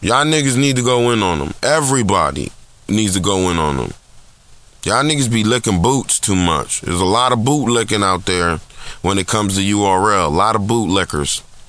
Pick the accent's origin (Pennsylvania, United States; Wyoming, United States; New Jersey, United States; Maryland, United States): New Jersey, United States; Newark; in Newark, cause I'm from Newark. I was born in Newark. You know what I'm saying? I used to go to Hawkins Street School and I used to live in Higher Court.